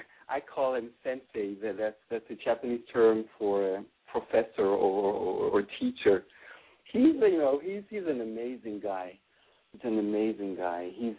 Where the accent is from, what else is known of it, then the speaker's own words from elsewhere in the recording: Switzerland; I clearly remember I came over from Switzerland